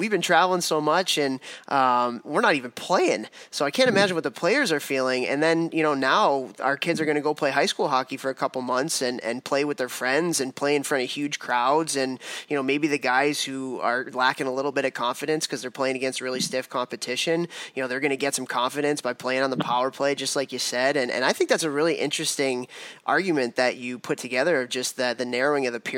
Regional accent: Chicago, Illinois, United States; because I grew up in Chicago where it's just the AAA model.

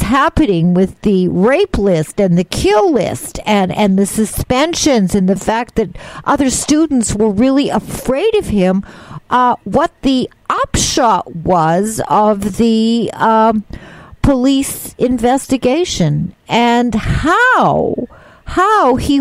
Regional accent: Canada; you know that I'm Canadian. Of course, I have dual citizenship

